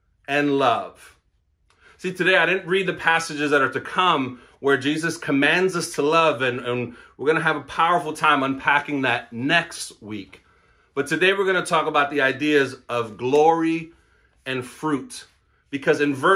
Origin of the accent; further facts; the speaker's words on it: New York City, New York, United States; I grew up in Brooklyn, let me just be clear on that, but I am giving rep and love to Queens because I live in Queens and I pastor in Queens